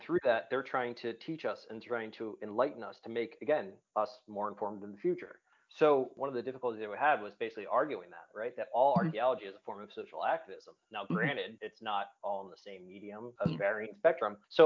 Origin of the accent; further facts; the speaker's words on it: New Jersey, United States; accent: New Jersey; now in South Carolina, United States; I live in South Carolina right now. And if you can't tell from this nasally accent, I'm from Jersey. I am a middle-aged white dude from Jersey.